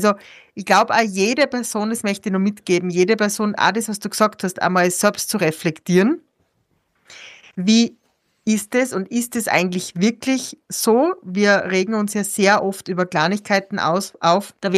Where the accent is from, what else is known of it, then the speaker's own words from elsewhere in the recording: Austria; born there; Ich bin in Österreich geboren, ich bin nicht von Armut betroffen gewesen als Kind. Ich habe bildungstechnisch alle Möglichkeiten gehabt.